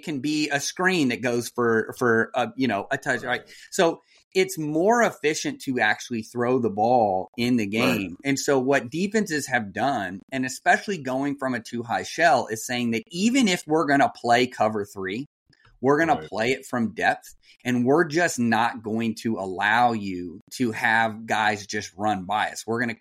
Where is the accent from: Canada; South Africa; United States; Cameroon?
United States; Kansas City; Like growing up in the 90s, like I grew up in Kansas City.